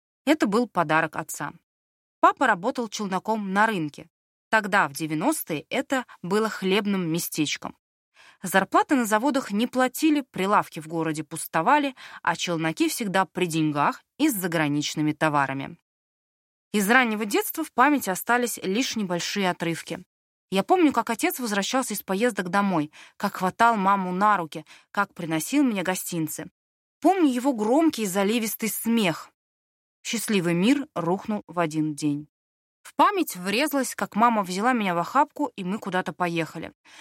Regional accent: Tolyatti, Samara Oblast, Russia; Жила я на окраине Тольятти, и мой родной город, в общем-то, славился бандитскими войнами.

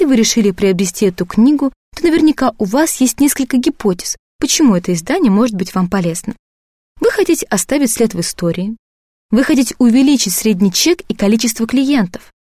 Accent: Kamchatka Krai, Russia; born there; Я родилась на Камчатке.

